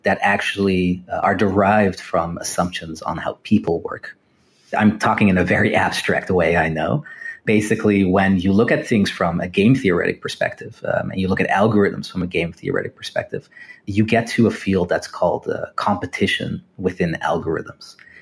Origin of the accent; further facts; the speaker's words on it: Amsterdam, North Holland, Netherlands; So I grew up in Amsterdam, in the Netherlands, as a U.S. citizen and as a Dutch citizen.